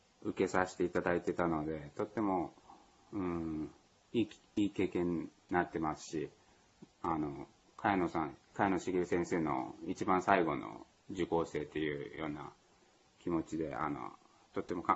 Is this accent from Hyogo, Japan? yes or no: yes; Amagasaki, Hyogo, Japan; 小さい頃は尼崎市っていうところで。